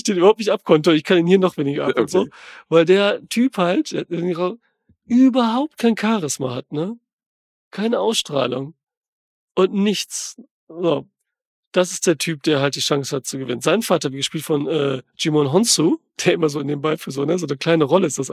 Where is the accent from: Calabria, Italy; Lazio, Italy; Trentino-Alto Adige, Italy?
Calabria, Italy; Tropea; Manchmal ist die Yacht ist immer hier vor Tropea, wo ich der Urlaub mache, wo ich herkomme.